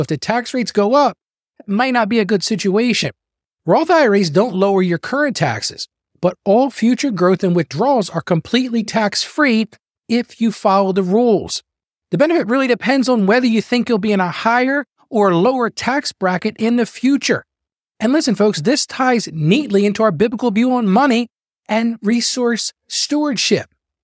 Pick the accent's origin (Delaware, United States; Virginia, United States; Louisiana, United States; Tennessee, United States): Delaware, United States; I had the occasion of meeting him several times here in my home state of Delaware.